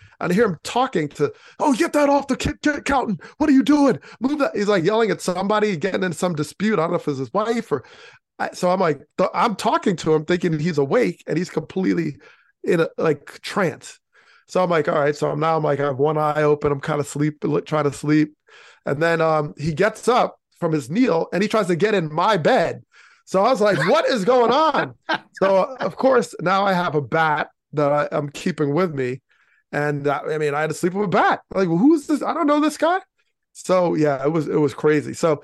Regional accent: New York, United States; Well, I grew up outside of New York City.

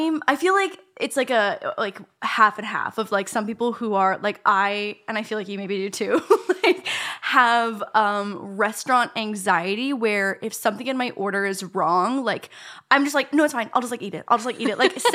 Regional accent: Canada; Also, like, I'm Canadian, so, like

